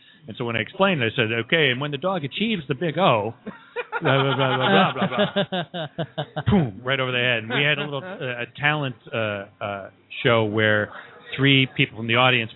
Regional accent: Cleveland, Ohio, United States; Well, it's funny because I grew up in Cleveland, which is the rock and roll capital

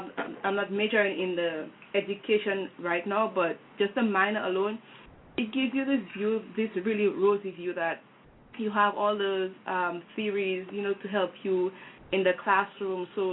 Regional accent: Dominica; well, I'm from the Caribbean, so I have to say the Caribbean education. Naturally, my education from primary to tertiary, because I went to 2-year college in Dominica, it was pretty much free.

